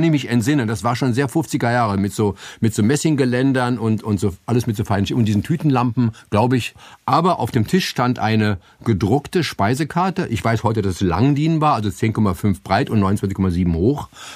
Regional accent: Stadthagen, Lower Saxony, Germany; Bei uns in Stadthagen gab es eins

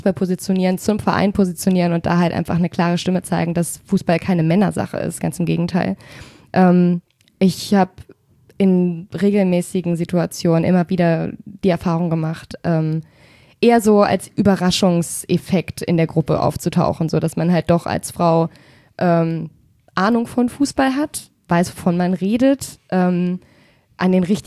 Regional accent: Spandau, Berlin, Germany; Ich komme aus Spandau

